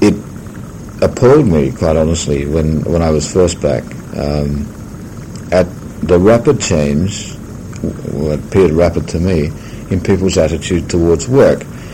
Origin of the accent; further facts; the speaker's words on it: Australia; What does disturb me greatly is sitting up here as an Australian and seeing people in this area looking at Australia from the outside and laughing at us